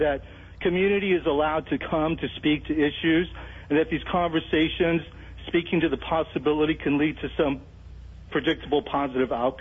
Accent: Hawaii, United States; And I tell you, Bada, as a Hawaiian, I take offense

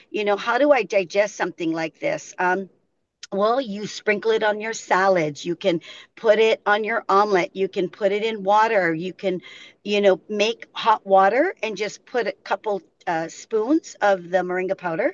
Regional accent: Anahola, Hawaii, United States; And what better community than my hometown of Anahola, really, where there's no option of health, zero.

